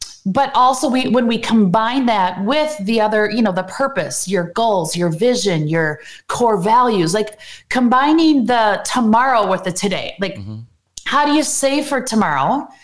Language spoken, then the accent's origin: English; Wisconsin, United States; But you know, I grew up in a small town, and it was just this whole, like, I just felt trapped all the time and limited.